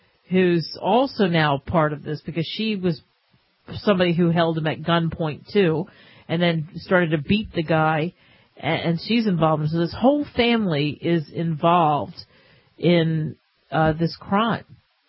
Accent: New Jersey, United States; I mean, even growing up in New Jersey in the Philadelphia area, those slick, you know, like that black ice.

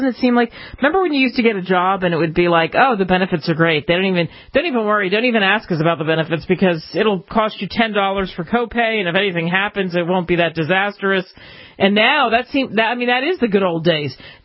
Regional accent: New Jersey, United States; I grew up near the Pine Barrens in New Jersey.

